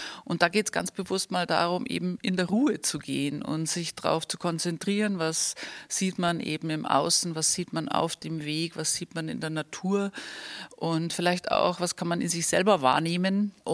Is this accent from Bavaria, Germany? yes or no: yes; Tegernsee, Bavaria, Germany; wir sind ja in Tegernsee direkt aufgewachsen